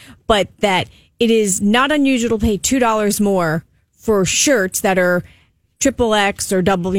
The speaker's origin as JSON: {"language": "English", "town": "Staten Island", "region": "New York", "country": "United States", "accent": "Staten Island", "said": "Staten Island. I'm trying to put my Staten Island accent out for you. It's hard. It's been deep now."}